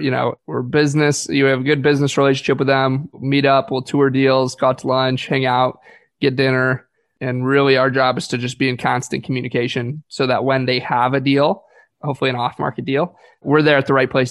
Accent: Michigan, United States; And it's in my hometown in Michigan. I know the area super well.

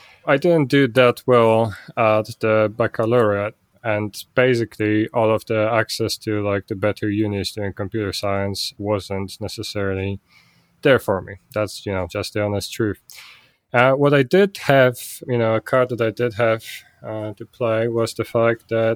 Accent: Poland; That said, I grew up in Poland and the access to that wasn't as great as other countries that had it better

